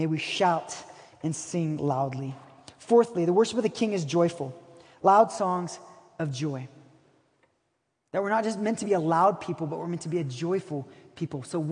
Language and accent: English; Brazil; I grew up in Brazil. I love soccer.